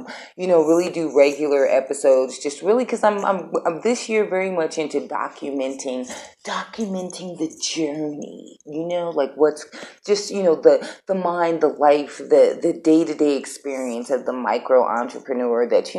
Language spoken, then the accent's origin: English; Colorado, United States; Like, I grew up in Colorado, so you would think I'd be used to, like, snow and cold weather and long springs by now.